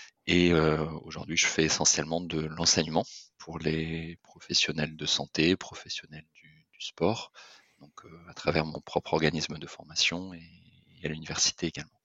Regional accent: Lorient, Brittany, France; Oui, je suis breton d'origine, l'orienté exactement.

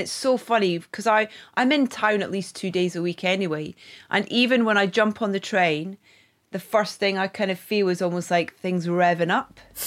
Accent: Scotland, United Kingdom; now in England; going back to my little fishing village in Scotland, because I kind of escaped

